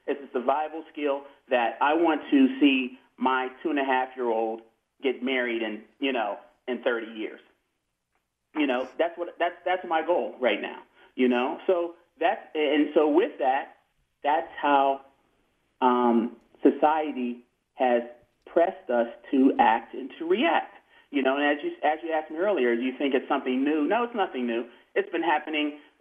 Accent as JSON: {"language": "English", "town": "Bethel Park", "region": "Pennsylvania", "country": "United States", "tie": "born or raised there", "said": "we grew up in Bethel Park all our lives. You know, I'm like the eighth generation to graduate from Bethel Park High School"}